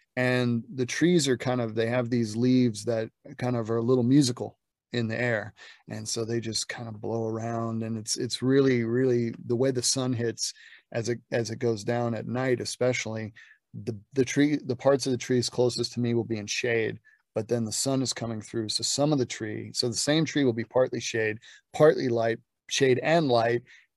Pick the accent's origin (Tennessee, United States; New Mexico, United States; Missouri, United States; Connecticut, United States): Tennessee, United States; Nashville; because I'm from Nashville, so there's a lot of religion there, you know.